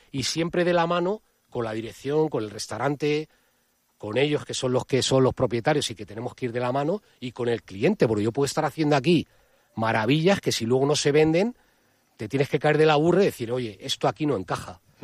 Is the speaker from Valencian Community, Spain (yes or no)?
no; Madrid, Community of Madrid, Spain; born there; yo que soy una persona nacida en Madrid, de madre gallega, padre vasco y con hijas en Alicante, o sea que soy de España directamente